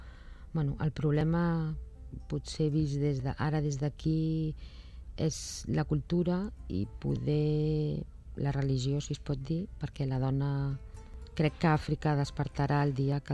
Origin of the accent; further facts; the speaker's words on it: Barcelona, Catalonia, Spain; Jugàvem amb un avantatge que som de Barcelona